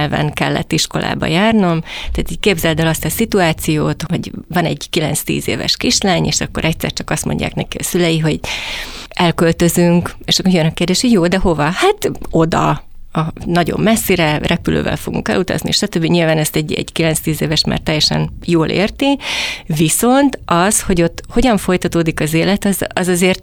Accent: Hungary; born there; also born or lived in Latin America; Én Magyarországon születtem, egy vidéki városban, viszont a 80-as évek közepén a szüleim kaptak egy lehetőséget külszolgálatra, és ezzel éltek is.

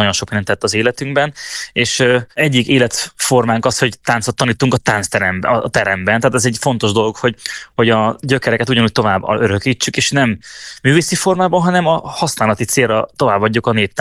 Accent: Békéscsaba, Békés, Hungary; also born or lived in Oradea; tehát ott nevelkedtem föl, minden nyáron ott voltunk a nagyszülőknél, és nagyon sokat jártunk oda rokonokhoz, Békés Csabán éltünk, és hát rengeteget jártunk át.

